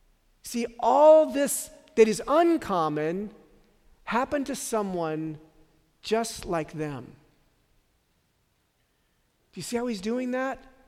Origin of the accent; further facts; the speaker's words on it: San Francisco, California, United States; I grew up in San Francisco, my grandfather was of this Armenian political party, my other grandfather came from Kharper.